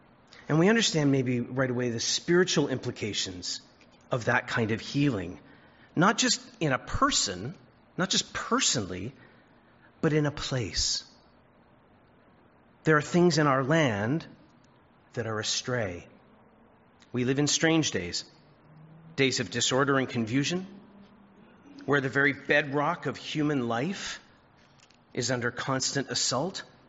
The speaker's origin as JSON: {"language": "English", "town": "Scarborough", "region": "Ontario", "country": "Canada", "said": "I am a suburban kid. I'm from Scarborough. Nobody has 2-acre properties."}